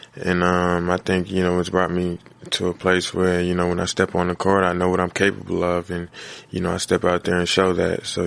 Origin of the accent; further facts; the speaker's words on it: Boston, Massachusetts, United States; You know, we're both from Boston, and, you know, that's definitely a, you know, connection that, you know, goes a long way.